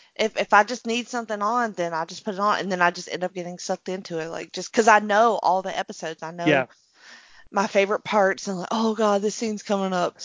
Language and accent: English; Alabama, United States; And I'm from Alabama, so.